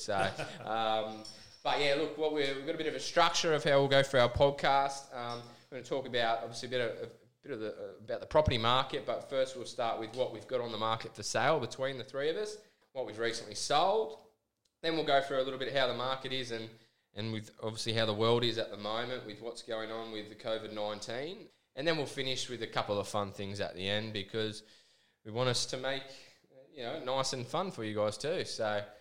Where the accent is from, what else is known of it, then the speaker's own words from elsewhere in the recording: Cranbrook, Western Australia, Australia; obviously grew up in Cranbrook as well.